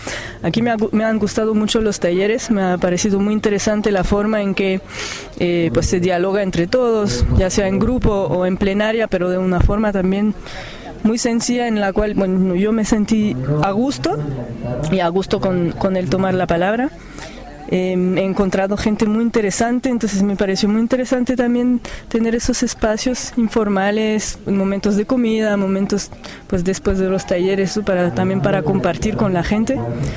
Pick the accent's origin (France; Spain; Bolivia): France; now in Cali, Colombia; Pues yo vivo en Cali en este momento, pero soy de Francia. Y bueno, la verdad yo llevo relativamente poco aquí en Colombia, desde febrero.